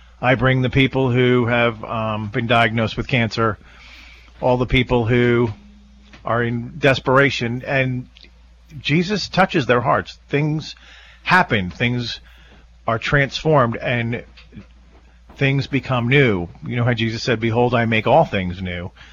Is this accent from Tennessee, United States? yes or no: yes; Nashville, Tennessee, United States; I'm from Nashville, Tennessee.